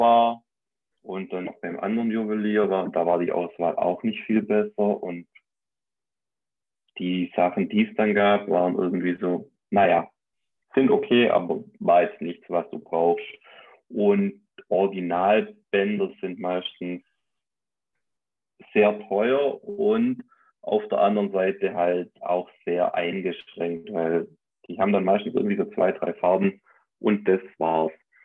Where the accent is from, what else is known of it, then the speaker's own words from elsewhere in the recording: Baden-Württemberg, Germany; now in Stuttgart, Germany; Ja, also ursprünglich bin ich tatsächlich aus dem Schwabenland, kleines Dorf auf der Schwäbischen Alb, mittlerweile wohnhaft in Stuttgart.